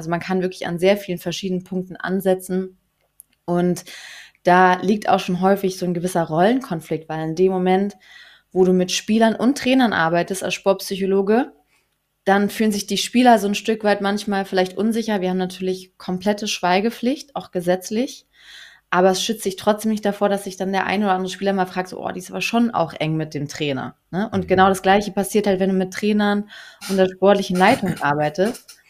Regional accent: Berlin, Germany; Ich bin selber Berlinerin.

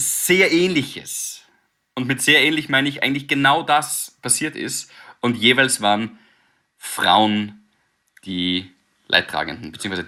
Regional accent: Graz, Styria, Austria; ich bin auch eher so das Stadtkind. Weißt du, wir sind in Graz da aufgewachsen

